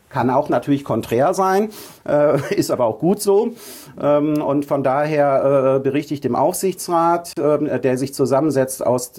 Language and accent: German; North Rhine-Westphalia, Germany; now in Husum, Germany; Wie ich sagte, ich bin ein Kind des Ruhrgebiets.